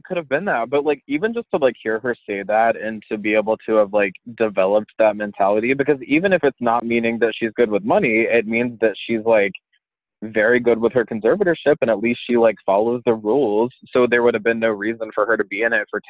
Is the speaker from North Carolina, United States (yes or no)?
yes; North Carolina, United States; I grew up in North Carolina, and I don't even know if I can sound as country as she sounded